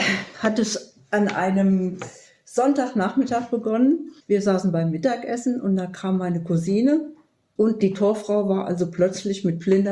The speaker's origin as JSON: {"language": "German", "region": "Rhineland-Palatinate", "country": "Germany", "tie": "born or raised there", "said": "ungefähr 10 Kilometer von meinem Heimatort in Rheinland-Pfalz entfernt."}